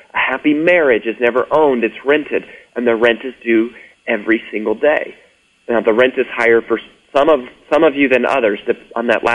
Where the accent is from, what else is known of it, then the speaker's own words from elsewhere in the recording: Colorado, United States; now in Nashville, United States; Yeah, well, I mentioned earlier I grew up in Colorado. I live in Nashville now.